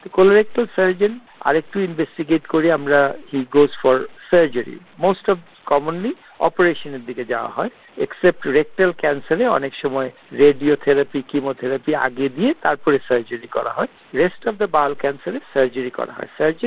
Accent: Bangladesh; now in Australia; আমি আমাদের বাংলাদেশি এবং বাঙালি যারা কমিউনিটি আছেন অস্ট্রেলিয়াতে, সবাইকে একটা ইম্পর্টেন্ট কথাই বলবো

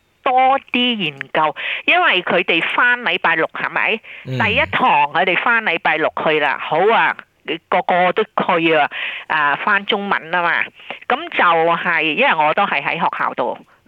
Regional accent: China; 但我哋中國人教中文咧，係好嚴肅啊

